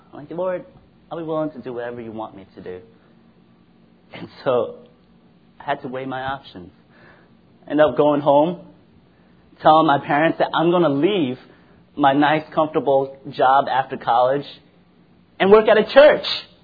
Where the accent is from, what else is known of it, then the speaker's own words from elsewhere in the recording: Brooklyn, New York, United States; like, I had all the comforts of a great education and the comforts of New York City right there. I grew up in Brooklyn, and so I could have went to NYU, Columbia, any of the SUNY schools, and my parents would have been happy.